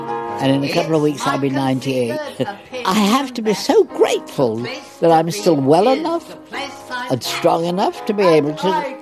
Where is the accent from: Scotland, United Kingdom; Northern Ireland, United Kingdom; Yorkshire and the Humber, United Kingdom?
Yorkshire and the Humber, United Kingdom; Leeds; I lived in Leeds with my mother. I'm a Yorkshire girl, and my parents.